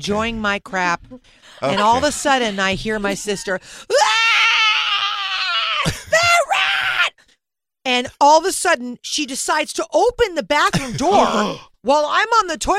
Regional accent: Bel Air, California, United States; And I grew up in Bel Air.

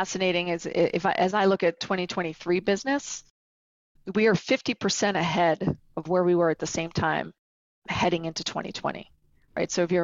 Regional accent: New York City, New York, United States; So that's great to see as a New Yorker.

